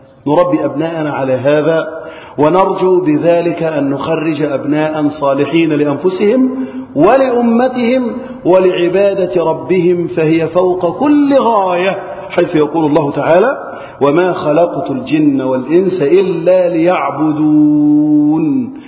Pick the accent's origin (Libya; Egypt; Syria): Egypt; اللهم احفظ بلدنا مصر وسائر بلاد المسلمين من الفتن.